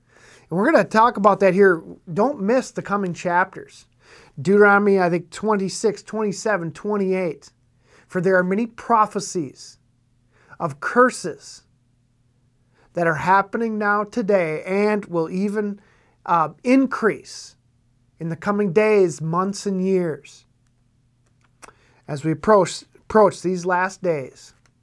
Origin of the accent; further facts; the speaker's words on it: Minnesota, United States; in my home state here in Minnesota